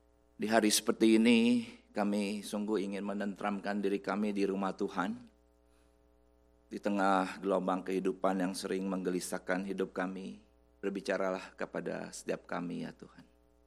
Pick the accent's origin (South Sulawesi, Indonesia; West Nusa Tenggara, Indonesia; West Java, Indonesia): West Java, Indonesia; Bandung; saya datang dari Bandung.